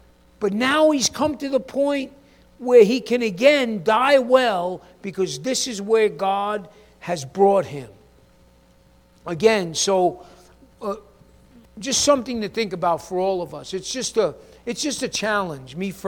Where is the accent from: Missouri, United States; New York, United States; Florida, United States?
New York, United States; New York City; Harlan's from Minnesota, I'm from New York City, right?